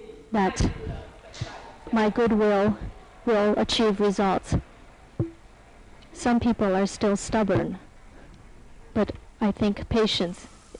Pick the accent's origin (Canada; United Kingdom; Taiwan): Taiwan; I come from Taiwan. I am a son of the land of Taiwan.